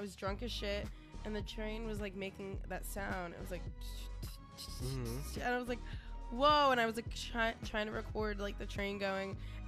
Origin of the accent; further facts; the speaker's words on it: Germany; I grew up in Germany a little bit as a kid